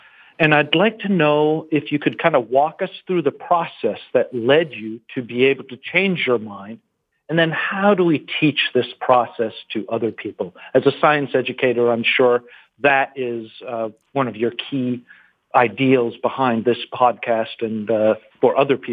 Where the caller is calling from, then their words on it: New Hampshire, United States; New Hampshire.